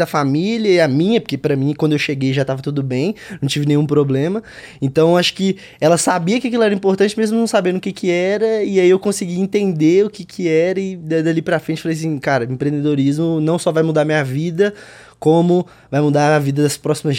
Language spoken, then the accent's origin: Portuguese; Belo Horizonte, Minas Gerais, Brazil; Eu sou de BH, né?